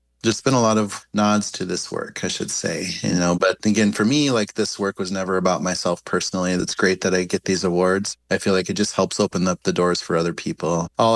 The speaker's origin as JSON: {"language": "English", "town": "Pine Ridge", "region": "South Dakota", "country": "United States", "tie": "born or raised there", "said": "especially, you know, in places like where I grew up on Pine Ridge, where we just have, you know, we're dotted with a few gas stations"}